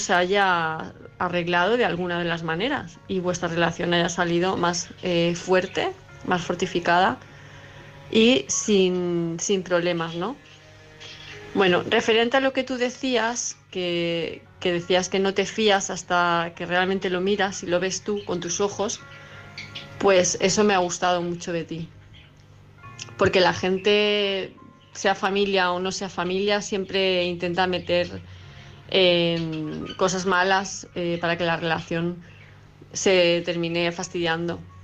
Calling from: Palma, Balearic Islands, Spain; de Palma de Mallorca

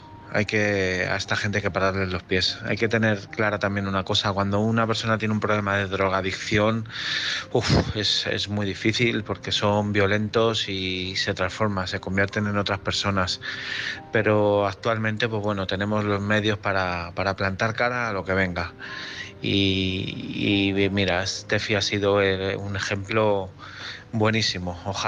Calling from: Madrid, Community of Madrid, Spain; de Madrid.

